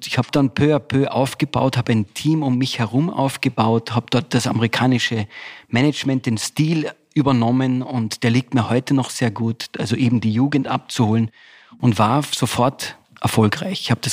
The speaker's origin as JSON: {"language": "German", "region": "Tyrol", "country": "Austria", "also_born_or_lived": "New York, United States", "said": "Weil als Tiroler hast du einen Schmäh, den lernen wir auf der Piste."}